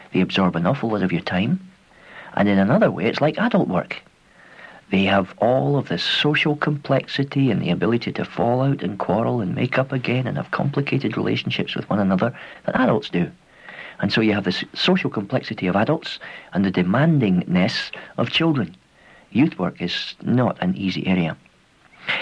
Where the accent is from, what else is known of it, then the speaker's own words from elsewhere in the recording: Swindon, South West England, United Kingdom; my hometown, Swindon in Wiltshire